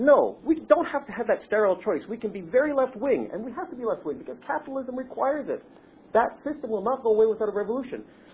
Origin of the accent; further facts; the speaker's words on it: Russia; Growing up in Russia, you knew that there was a catastrophic crisis